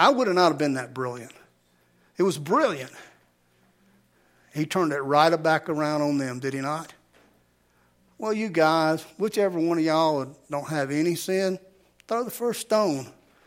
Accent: Louisiana, United States; You know, I'm all Cajun, you know. We down there, you know, riverboat gambler more or less. We, that's who I am. You know, I got the Mississippi muddy water running through my veins.

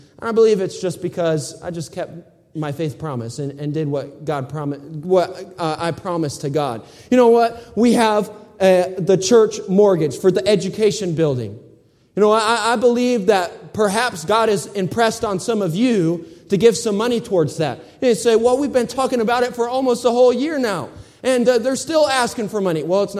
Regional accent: Michigan, United States; I grew up in Michigan, so I grew up next to a cornfield, and then there was fields everywhere, okay?

